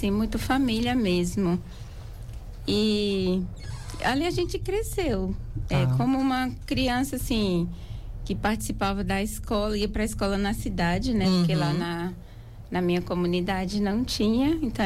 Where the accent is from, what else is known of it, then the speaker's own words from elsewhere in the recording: Oliveira dos Brejinhos, Bahia, Brazil; Eu não sou daqui, sou do estado da Bahia, município de Oliveira dos Brejinhos, lá no centro-oeste baiano, né? No nosso sertão baiano.